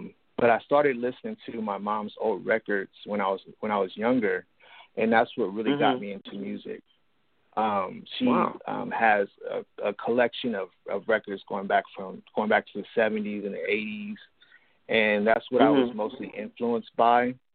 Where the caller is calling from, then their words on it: Columbus, Ohio, United States; I'm a recording artist. I'm calling from Columbus, Ohio.